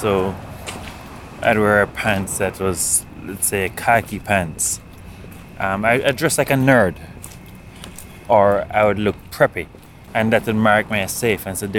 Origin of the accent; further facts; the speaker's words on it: Jamaica; accent: Jamaican; Maybe it was something in the way I approached him, maybe something in my Jamaican accent threw him off, who knows?